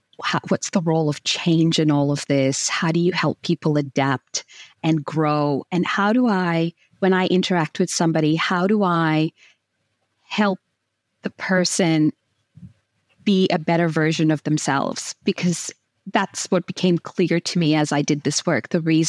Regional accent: Massachusetts, United States; growing up in the States and in Massachusetts in particular, a lot of the times I was the first.

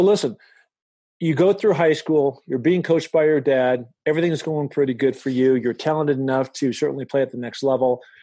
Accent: Seattle, Washington, United States; And when I was growing up in Seattle and running the stairs

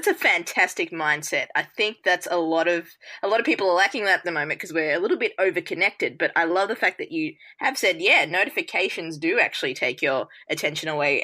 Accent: Sri Lanka; because I'm from Sri Lanka, and when my family try to give me Sri Lankan coffee, I go running the other way

